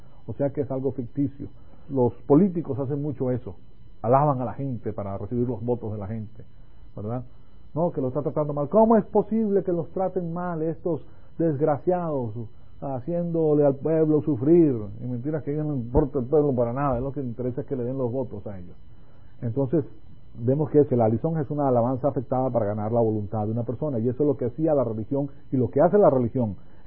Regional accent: Venezuela; moved away; Cuando yo vine de Venezuela, yo vengo de una familia en Venezuela que es muy poderosa, pues está en los rangos más altos de Venezuela.

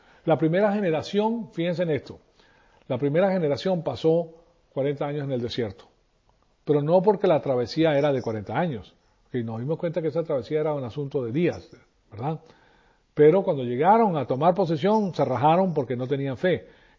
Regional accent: Venezuela; moved away; Me fui de Venezuela y dije, aquí no voy a hacer yo nada

